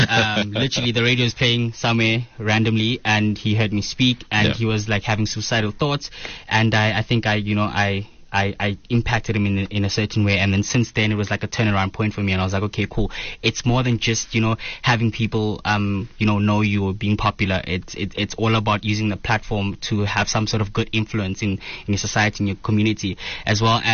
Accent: Eastern Cape, South Africa; I'm 23 years old. I'm from the Eastern Cape and it's London. Moved up here literally 3 years ago.

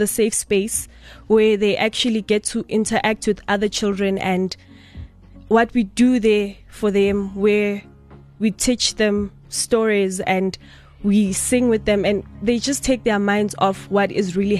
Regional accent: Johannesburg, Gauteng, South Africa; Okay, I grew up in Hillbrow. I lived with my grandmother and my siblings.

